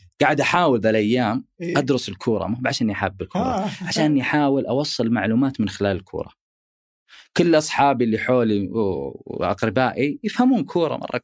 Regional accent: Saudi Arabia; الفنانين عندنا في السعودية مرة كثير المشاريع قليلة

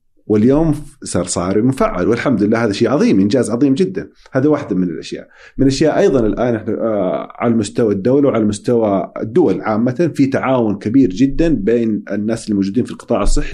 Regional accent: Saudi Arabia; هل هي موجودة عندنا في السعودية

